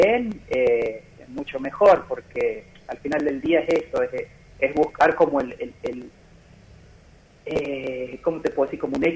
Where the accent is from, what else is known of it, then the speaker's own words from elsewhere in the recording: La Rioja, Argentina; now in Buenos Aires, Argentina; el público de La Rioja, que es como mi público primario, porque soy de ahí, soy riojano, o sea, hace 10 años que estoy en Buenos Aires y no se me va el acento